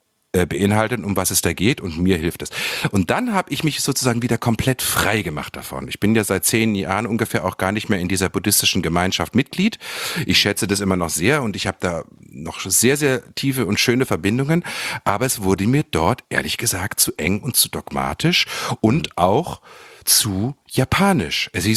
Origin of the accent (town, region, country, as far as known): Germany; born or raised there